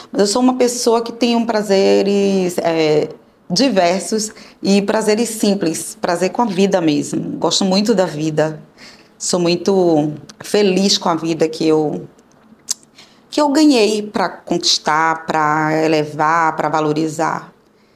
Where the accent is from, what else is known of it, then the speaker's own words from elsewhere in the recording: Bahia, Brazil; Eu nasci no Bonfim, da Cidade Baixa, fui criada no Bonfim.